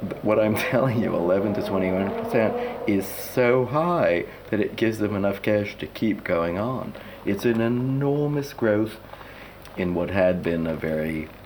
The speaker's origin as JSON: {"language": "English", "region": "New York", "country": "United States", "tie": "born or raised there", "said": "which for me as a kid growing up in New York were traditionally absolutely gorgeous shops."}